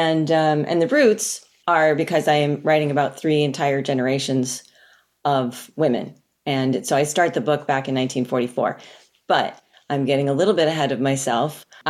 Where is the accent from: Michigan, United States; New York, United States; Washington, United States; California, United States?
Michigan, United States; also born or lived in Boston; And so I was born in Boston, and then we wound up here in Michigan because he got a professorship at Notre Dame